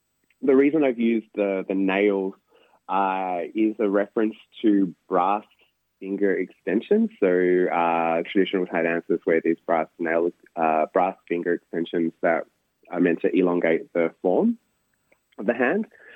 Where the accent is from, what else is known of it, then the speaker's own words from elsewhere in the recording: Australia; just purely because growing up in Australia, it always felt not like a, but like a secondary, sorry, not like a primary gesture.